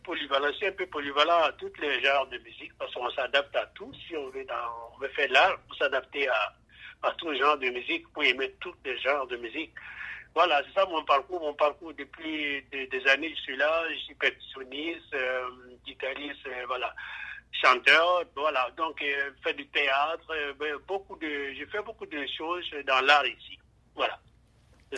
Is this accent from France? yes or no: no; Burkina Faso; also born or lived in Côte d'Ivoire; now in Montreal, Canada; je suis né en Côte d'Ivoire, grandi au Burkina Faso. Mon papa est malien, ma maman est burkinabé et je suis né en Côte d'Ivoire. Et ça fait depuis 2000, je suis au Canada, à Montréal ici, à Québec.